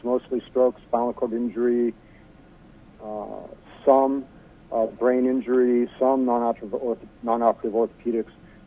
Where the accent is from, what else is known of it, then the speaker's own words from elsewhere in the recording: Gresham, Oregon, United States; Well, I was born and raised in Gresham, so I was there back when we used to have the horse track in Gresham and pick strawberries as a youth.